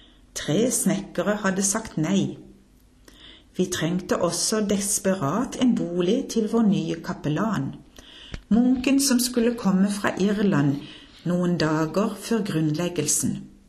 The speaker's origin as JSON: {"language": "Norwegian", "town": "Kristiansand", "region": "Agder", "country": "Norway", "tie": "born or raised there", "said": "Jeg blir minnet om ringingen i min hjemby Kristiansand da jeg vokste opp."}